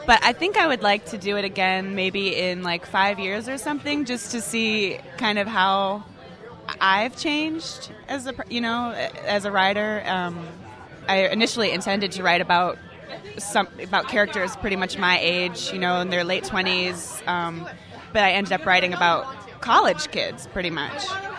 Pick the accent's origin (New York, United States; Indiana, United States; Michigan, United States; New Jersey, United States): Indiana, United States; Fort Wayne; now in Chicago, United States; I'm from Chicago, but originally from Fort Wayne, Indiana.